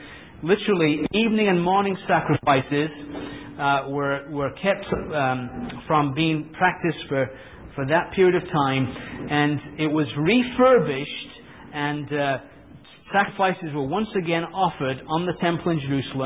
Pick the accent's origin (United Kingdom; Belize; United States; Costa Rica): United Kingdom; England; And I can say that because I'm an Englishman